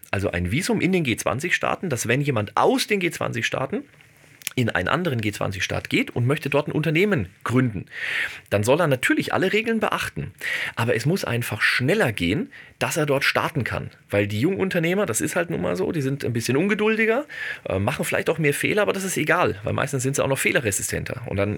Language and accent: German; Würzburg, Bavaria, Germany; Ja, ich komme aus Würzburg, also in Würzburg gibt es kein freies WLAN überall.